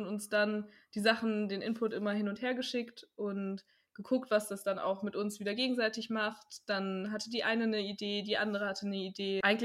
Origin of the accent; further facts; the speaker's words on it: Hamburg, Germany; Ich komme aus Hamburg.